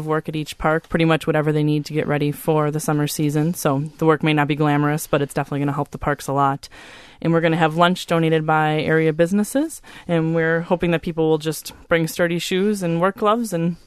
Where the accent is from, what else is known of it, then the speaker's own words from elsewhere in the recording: Stevens Point, Wisconsin, United States; Well, I'm originally from Stevens Point, and so Wapaka is sort of in my backyard along with Hartman Creek State Park.